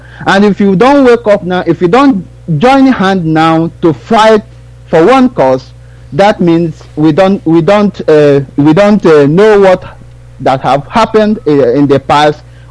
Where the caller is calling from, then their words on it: Denmark; I'm calling from Denmark.